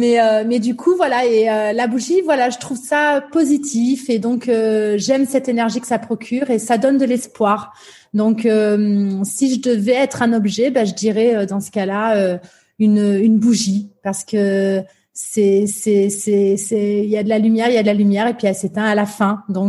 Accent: Limoges, Nouvelle-Aquitaine, France; J'ai grandi à la campagne. Je suis née à Limoges. Et donc, alors j'ai grandi à Limoges, notamment après j'ai déménagé parce que j'ai un père militaire qui a beaucoup bougé, qui a été muté dans différents endroits. Donc, voilà, j'ai vécu à Limoges, à Tours.

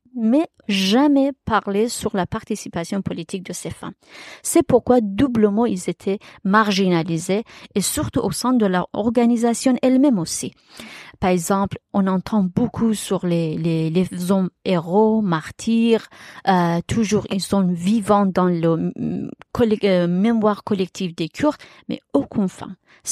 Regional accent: Iran; French is a second language; comme on est Kurde d'Iran

